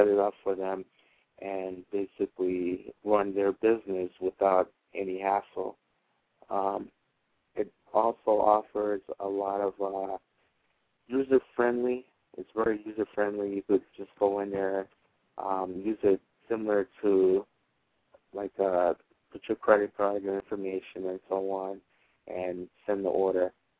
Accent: Boston, Massachusetts, United States; now in Boiling Springs, United States; And I just been living here for 2 years now. I'm actually from Boston, the city of Boston.

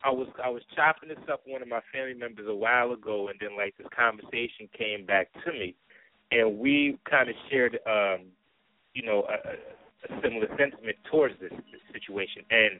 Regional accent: New York, United States; Don't get it twisted like I'm being biased because I'm from New York.

